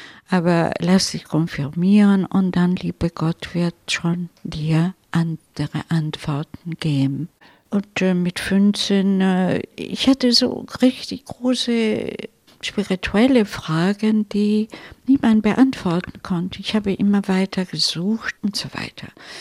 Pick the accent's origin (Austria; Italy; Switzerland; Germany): Italy; German is a second language; ich bin Italienerin und trotzdem evangelisch. Ich bin eine Waldenserin, eine von diesen Ur-Protestanten.